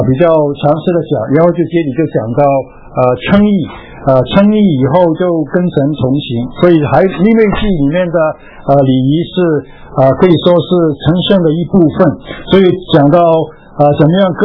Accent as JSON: {"language": "Chinese", "region": "Guangdong", "country": "China", "said": "我们广东人是要吃这个甜的东西过年"}